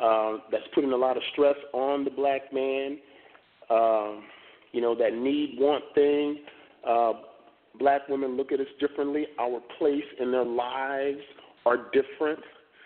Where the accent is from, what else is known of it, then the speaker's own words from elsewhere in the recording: Houston, Texas, United States; Oh, by the way, I'm from Houston.